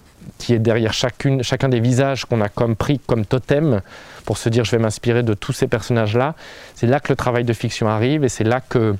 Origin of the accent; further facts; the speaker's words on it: Lyon, Auvergne-Rhône-Alpes, France; moi je viens de Lyon, moi je suis allé à l'Institution des Chartreux